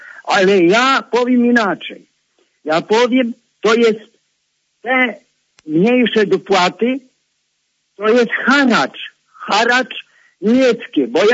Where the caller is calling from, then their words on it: Lublin Voivodeship, Poland; Ja z Podlublina dzwonię.